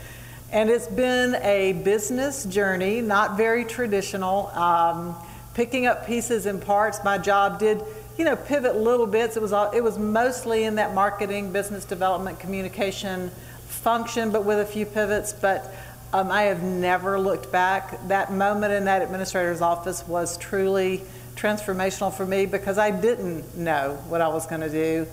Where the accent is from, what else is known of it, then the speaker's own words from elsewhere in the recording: the South, United States; that I was raised in the South, and by very traditional parents